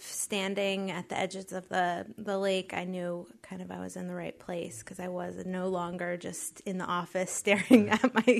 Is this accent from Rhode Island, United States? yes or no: yes; Rhode Island, United States; Yeah, I'm from Rhode Island.